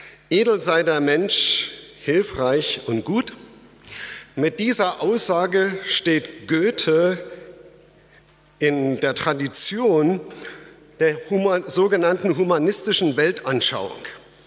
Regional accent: East Germany, Germany; Ich komme ja aus der DDR.

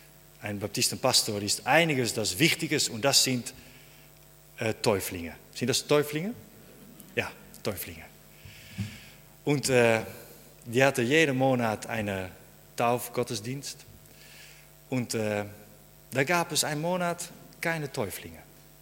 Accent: Netherlands; German is a second language; Ich bin ein Holländer und Deutsch ist auch ein bisschen eine schwierige Sprache für mich.

